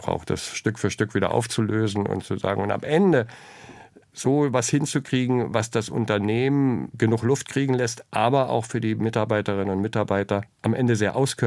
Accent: Brandenburg, Germany; In einem wunderbaren Land mit Menschen, die mir sehr nahe sind, von ihrer Wesensart leben zu dürfen.

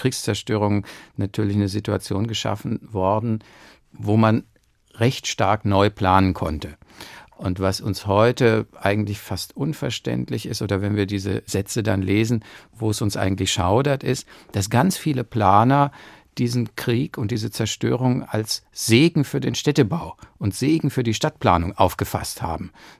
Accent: Darmstadt, Hesse, Germany; während der Abiturszeit in Darmstadt, wo ich aufgewachsen bin

